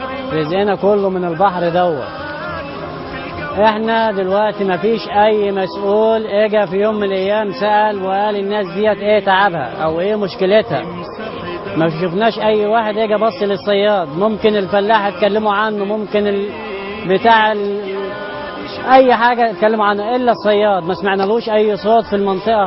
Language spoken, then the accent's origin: Arabic; Ismailia, Ismailia Governorate, Egypt; من الإسماعيلية.